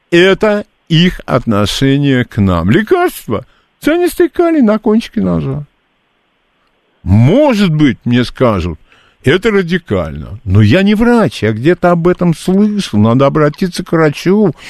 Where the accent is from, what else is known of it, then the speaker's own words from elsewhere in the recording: Moscow, Russia; Я москвич, да, потому да, что да. Я живу в Москве, потому что папа у меня, папа, он из-под Полтавы